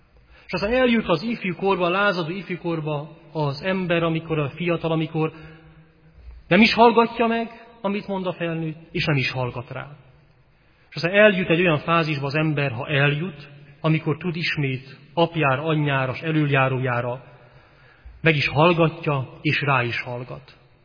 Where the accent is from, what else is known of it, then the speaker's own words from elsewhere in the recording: Zalău, Sălaj, Romania; Sokszor a kisvárosban is, ahonnan jövünk, testvéreim, Zilahon, olyan nagy a zaj